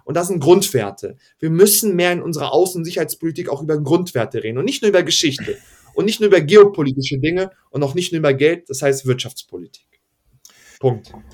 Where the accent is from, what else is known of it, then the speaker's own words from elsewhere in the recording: Hanover, Lower Saxony, Germany; born there; ich bin 93 in Hannover geboren, aber meine Familie ist nach Deutschland geflohen, 92 waren Kriegsflüchtlinge aus dem ehemaligen Jugoslawien, Bosnien-Herzegowina.